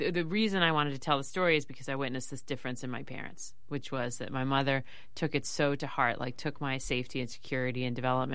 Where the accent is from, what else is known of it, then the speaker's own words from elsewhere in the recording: Philadelphia, Pennsylvania, United States; He worked in New York, and we grew up in Philly.